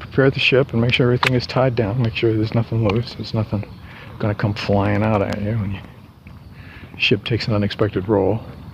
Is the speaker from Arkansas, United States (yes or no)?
no; Portland, Maine, United States; Search and Rescue Communications and Weather in Portland Harbor Station, which was my hometown, basically.